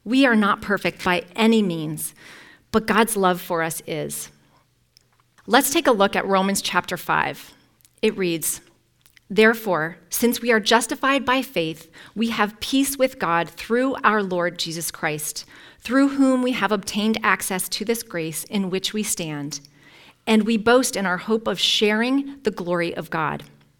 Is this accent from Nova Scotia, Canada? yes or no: no; Ontario, Canada; I grew up in Canada about an hour from Niagara Falls, and I have fond memories of visiting the falls.